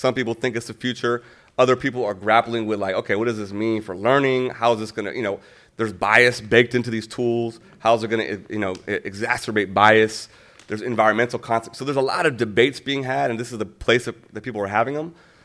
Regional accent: Iran; I was an engineer before coming into the field of education, and I'm from Iran originally.

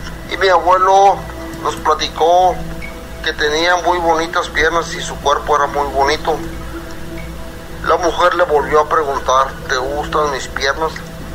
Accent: Reynosa, Tamaulipas, Mexico; soy de Reynosa, Tamaulipas.

